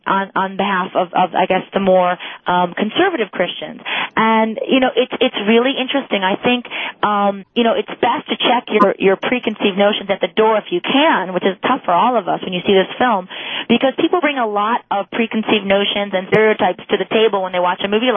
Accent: Farmington Hills, Michigan, United States; now in New York City, United States; Well, I grew up in Farmington Hills, and I went to Our Lady of Mercy High School. So I was raised a Catholic, and my parents live in Franklin currently.

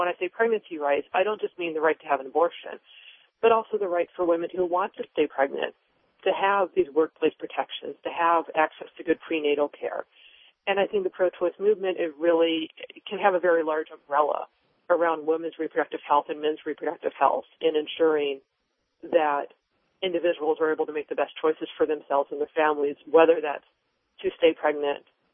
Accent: Ann Arbor, Michigan, United States; You know, I grew up in Ann Arbor, Michigan. I was shocked.

